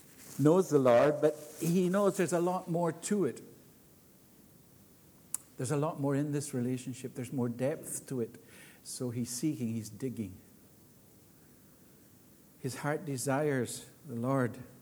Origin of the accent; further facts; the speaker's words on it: United Kingdom; I'm British myself